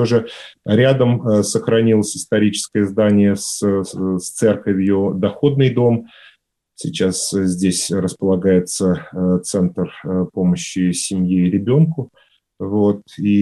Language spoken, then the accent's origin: Russian; Samara, Samara Oblast, Russia; Нет, я родился в Самарской области, жил и учился в Самаре.